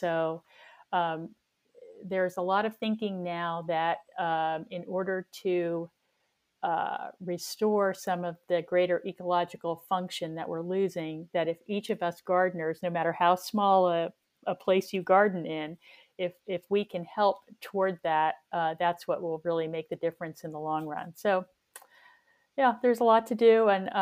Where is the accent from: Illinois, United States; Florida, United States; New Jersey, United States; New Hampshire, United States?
Florida, United States; of course I grew up in South Florida, where hibiscus are, you know, they're everywhere.